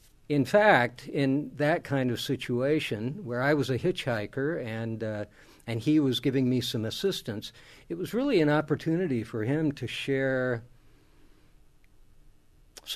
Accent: Kansas, United States; a more traditional Protestant religious family, and so it was a mix of those two traditions that I grew up with in Kansas.

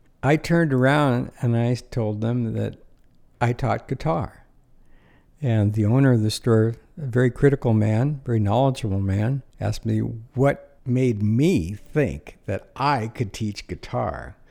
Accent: Los Angeles, California, United States; Well, as I grew up in Los Angeles in the 50s, I didn't really think about moving to a rural piece of property.

